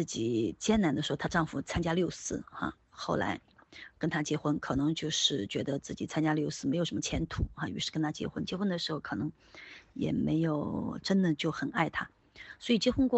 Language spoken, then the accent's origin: Chinese; China; 我们中国人一般见了陌生人，我们都不打招呼的